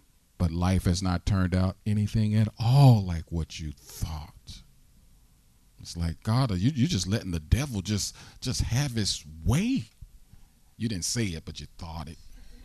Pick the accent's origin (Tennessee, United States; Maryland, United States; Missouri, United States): Missouri, United States; St. Louis; now in Harrisburg, United States; Turns out she's from Kansas City, Missouri. We're from St. Louis, Missouri.